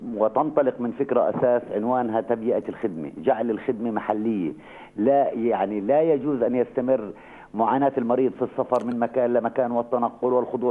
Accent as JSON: {"language": "Arabic", "country": "Palestine", "said": "يعني إحنا كفلسطينيين مصدر قوتنا الوحيد هو الوحدة الحال"}